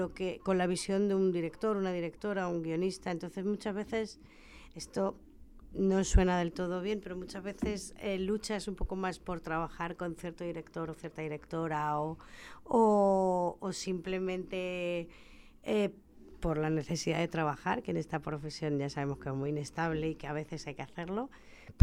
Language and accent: Spanish; Andalusia, Spain; Entonces, que me lo den en mi tierra, pues siempre hace una especial ilusión